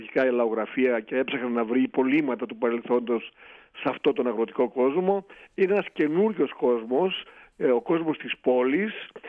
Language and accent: Greek; Thessaly, Greece; μεγαλώνοντας εκεί στις Τάνες και μεταξύ Χυμαδιών που ήταν στη Θεσσαλία και του ορεινού μας χωριού που είναι, ας πούμε, η Μητρόπολη μας, ο Γράμμος ή η Αϊτομιλίτσα.